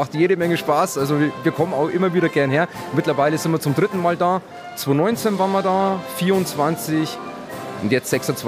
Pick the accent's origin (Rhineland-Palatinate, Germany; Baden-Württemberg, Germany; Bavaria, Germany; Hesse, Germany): Bavaria, Germany; Regensburg; Und ich meine, ich bin ja Bayer, also ich bin ja Oberpfälzer, ich komme ja aus Regensburger Ecke, ne.